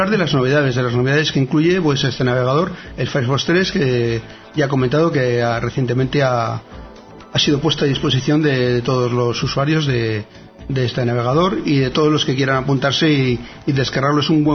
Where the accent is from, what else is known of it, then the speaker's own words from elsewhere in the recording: Bilbao, Basque Country, Spain; que los de Bilbao somos así, ya sabes.